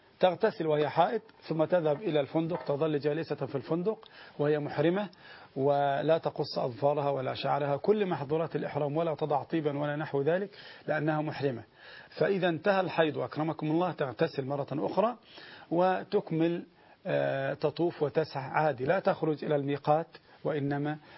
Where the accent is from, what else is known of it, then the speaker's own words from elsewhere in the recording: Egypt; يعني ليس هو النقاب السعودي المعروف عندنا في مصر